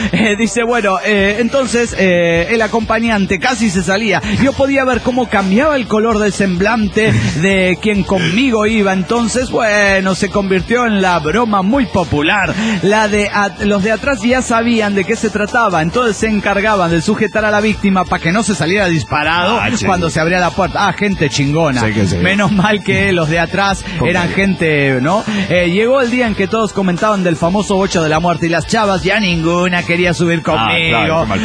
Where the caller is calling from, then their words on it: Matehuala, San Luis Potosí, Mexico; Saludos de Matehuala.